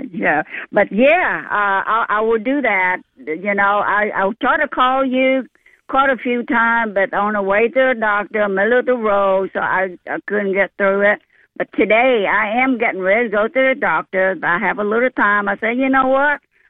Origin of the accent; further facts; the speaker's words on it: Vietnam; English is a second language; now in United States; I am from Vietnam. I lived here for 50 years.